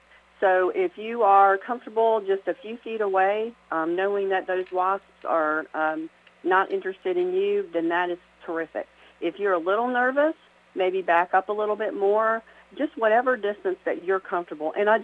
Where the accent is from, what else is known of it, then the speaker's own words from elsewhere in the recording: Powder Springs, Georgia, United States; Well, when I was a kid, I grew up in Powder Springs, Georgia. And at that time, it was a very rural place. We had a 10-acre land, and I raised chickens and just a really little farm girl